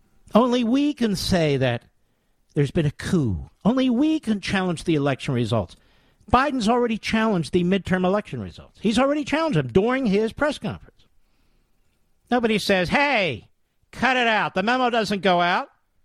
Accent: Philadelphia, Pennsylvania, United States; A little bit of Philly, my hometown.

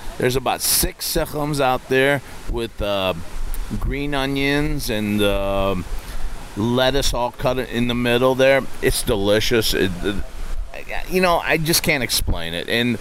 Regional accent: United States; But you know what? I'm American. I used to be, I'm from America, and I used to be a waiter in college.

